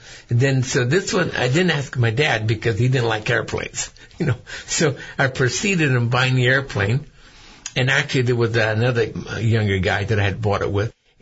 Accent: Half Moon Bay, California, United States; I grew up right here in Half Moon Bay. Went to school here and everything, all in Half Moon Bay.

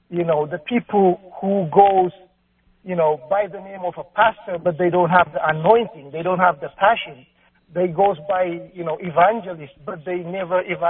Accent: Ethiopia; I'm originally from Ethiopia.

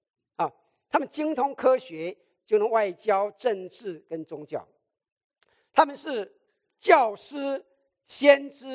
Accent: Taiwan; now in United States; 很多人知道我出生在台湾，很多人也知道我以前在台湾的时候最讨厌基督徒

